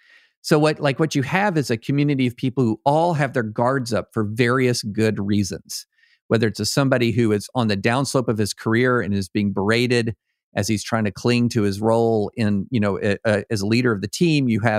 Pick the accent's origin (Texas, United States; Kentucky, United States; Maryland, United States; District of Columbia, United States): Kentucky, United States; Georgetown; And by the way, I grew up in Georgetown, Kentucky, which is just north of Lexington.